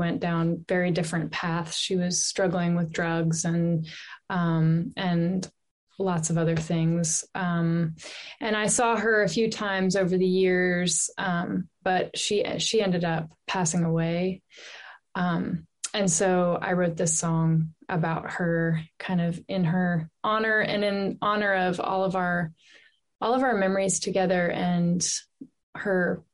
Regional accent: Johnson City, Tennessee, United States; So I grew up in East Tennessee in Johnson City, and I had a friend there that I grew up with. When I moved there in second grade, we used to ride the bus together

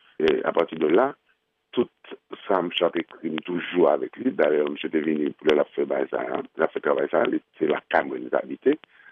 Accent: Haiti; Donc, bon, en tant qu'haïtien, mon qui est mon matériel, c'est

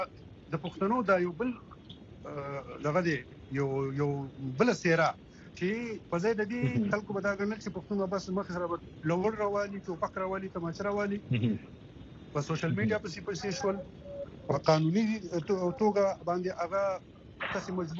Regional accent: Afghanistan; افغان خو زه هم یم.

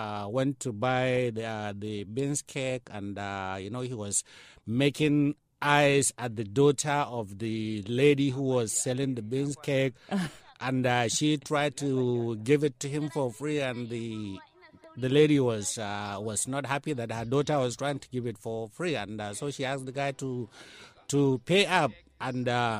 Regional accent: Bauchi, Nigeria; I am not from Kano. I'm from Bauchi

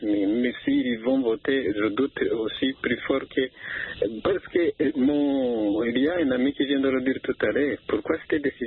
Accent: Bujumbura, Bujumbura Mairie, Burundi; je ne suis pas de la RDC, plutôt je suis de Bujumbura.

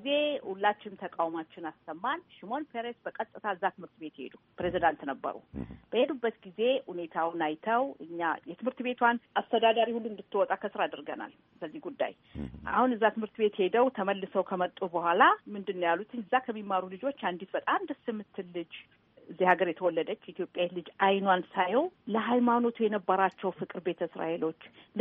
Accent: Jerusalem, Jerusalem District, Israel; እኔ የምኖረው ኢየሩሳሌም ነው። ኢየሩሳሌም ብዙ ዓመት ነው የመጣሁት። በልጅነቴ ነው ያደግኩት እዚህ ነው።

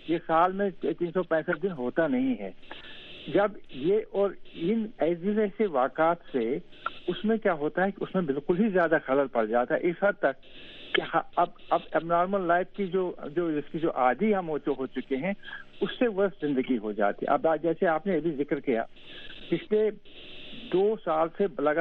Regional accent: Jammu and Kashmir, India; हम इसी में पले बड़े हुए हैं

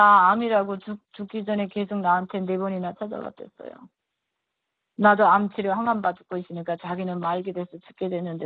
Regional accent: North Korea; 제가 탈북자고

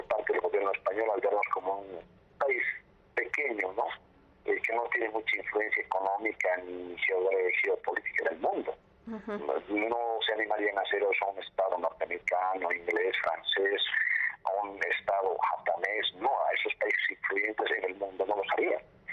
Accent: Bolivia; imagínense que hiciéramos nosotros como bolivianos entrando a territorio español

